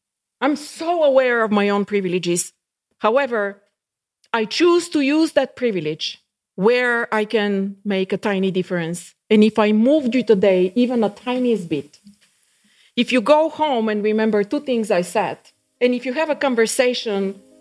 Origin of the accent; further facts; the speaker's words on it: Bulgaria; English is a second language; I come from an outspoken culture, and culturally I'm from Bulgaria, from the Balkans. We engage with each other in a very direct way.